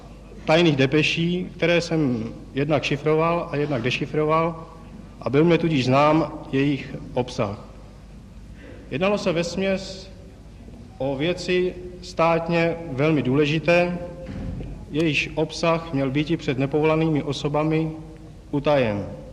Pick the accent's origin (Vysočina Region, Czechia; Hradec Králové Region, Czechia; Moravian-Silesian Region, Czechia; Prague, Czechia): Prague, Czechia; born there; Narodil jsem se v Praze.